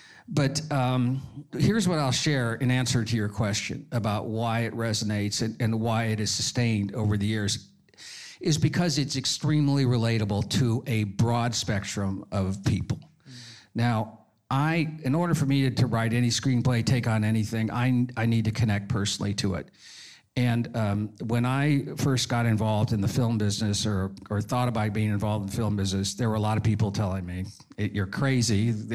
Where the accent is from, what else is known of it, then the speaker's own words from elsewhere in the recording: Bloomington, Indiana, United States; And third, growing up in Bloomington, Indiana, I hate Notre Dame football.